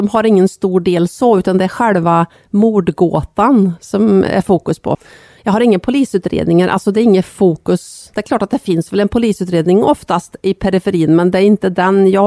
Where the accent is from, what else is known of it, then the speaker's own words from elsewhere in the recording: Värmland, Sweden; Så använder jag Ingmar som miljö. Ja. Det är ju min hemby, uppväxtby utanför Sunne.